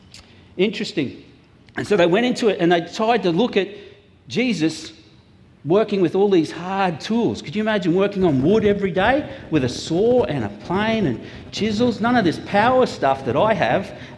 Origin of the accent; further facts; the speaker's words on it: Mount Gravatt, Queensland, Australia; When I grew up in Mount Gravatt, we were down in Mount Gravatt during the week visiting my family